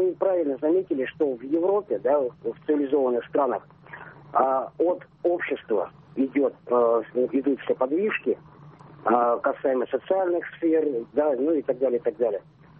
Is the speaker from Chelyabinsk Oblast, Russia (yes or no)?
yes; Kopeysk, Chelyabinsk Oblast, Russia; город Копейск, Челябинской области.